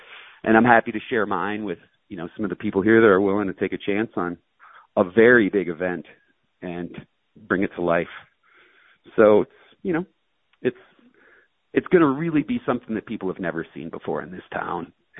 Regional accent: Escanaba, Michigan, United States; you got to remember where you're from, and I was born in Escanaba, Michigan. I'll always be from here.

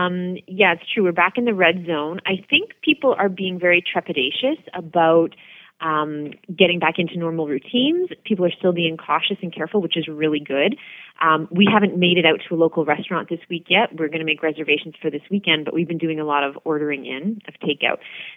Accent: Milton, Ontario, Canada; I was born in Milton, as a matter of fact, and grew up in Ward 1 and spent most of my life in what is now Ward 1, as you say. And I always grew up on well water.

